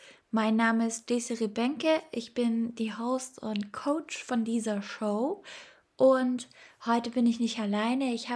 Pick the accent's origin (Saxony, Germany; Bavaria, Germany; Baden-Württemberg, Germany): Bavaria, Germany; Ebersbach an der Vils; aus meiner Heimatstadt Ebersbach an der Vils.